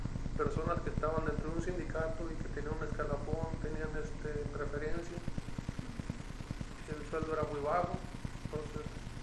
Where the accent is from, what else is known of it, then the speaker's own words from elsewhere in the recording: Baja California, Mexico; la crecí en la zona rural, entonces más bien a mí me llamaba más la atención venirme para mi pueblo